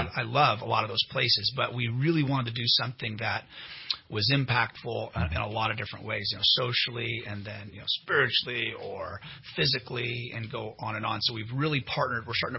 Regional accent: California, United States; also born or lived in Orange County; Raised in Shasta County

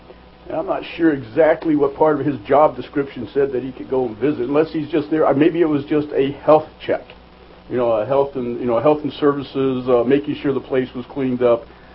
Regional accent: the South, United States; And, you know, I was raised in the South much of my life, and there are a lot of preconceived notions.

